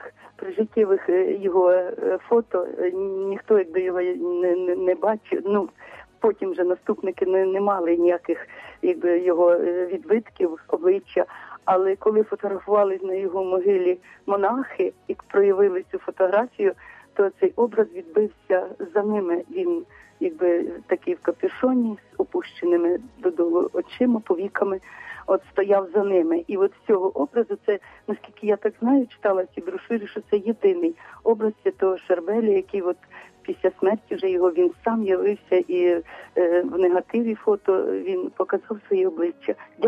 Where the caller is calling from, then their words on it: Kyiv, Ukraine; це ще раз